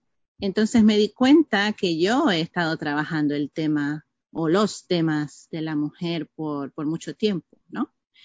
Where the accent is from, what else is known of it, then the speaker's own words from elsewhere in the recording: Maracaibo, Zulia, Venezuela; en Maracaibo, en Venezuela, de donde soy yo.